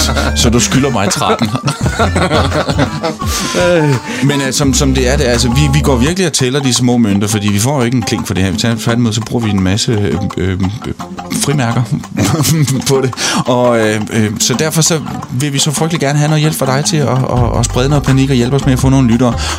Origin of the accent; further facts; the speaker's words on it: Aalborg, North Denmark Region, Denmark; Jeg kommer fra Aalborg.